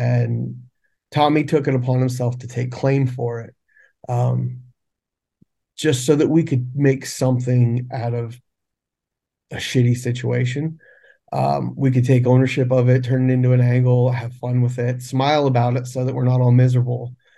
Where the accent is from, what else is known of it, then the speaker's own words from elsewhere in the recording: Bloomsburg, Pennsylvania, United States; I'm from Bloomsburg. I'm from the country. I'm from the sticks.